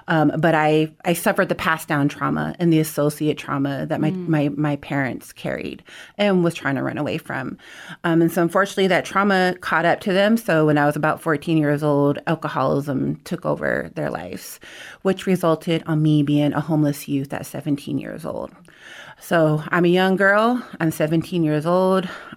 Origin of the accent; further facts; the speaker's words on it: United States; I'm Hunkpapa Lakota from the Standing Rock Sioux Tribe, and I'm also Northern Arapaho from the Wind River Tribe in Wyoming.